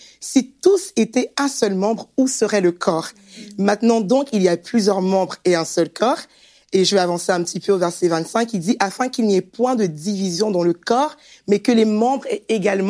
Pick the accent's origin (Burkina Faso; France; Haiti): France; Rennes, Brittany; je viens de Rennes, j'habite à Rennes.